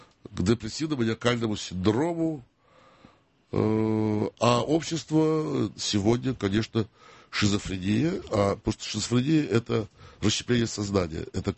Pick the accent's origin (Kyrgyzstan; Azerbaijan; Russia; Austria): Azerbaijan; Baku; потому что я сижу бакинец такой